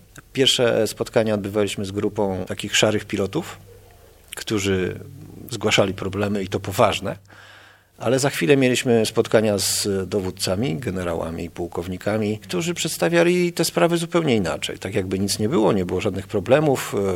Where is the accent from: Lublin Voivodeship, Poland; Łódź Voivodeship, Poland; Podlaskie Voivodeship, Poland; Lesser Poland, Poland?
Lublin Voivodeship, Poland; Świdnik; urodziłem się i wychowywałem w takiej miejscowości, która się nazywa Świdnik.